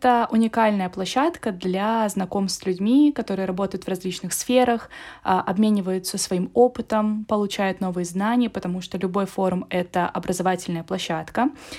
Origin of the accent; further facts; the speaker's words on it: Kamchatka Krai, Russia; now in Nizhny Novgorod, Russia; как ты уже сказала. Я родилась на Камчатке и жила там долгое время. Сейчас живу в Нижнем Новгороде